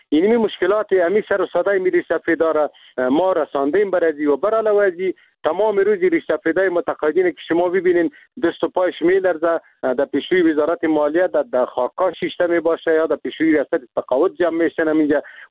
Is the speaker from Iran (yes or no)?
no; Afghanistan; ما خود مسلمان هستیم، ما افغان هستیم، از این ملت هستیم، اینمی زندگی کردیم، در میجا تولد شدیم،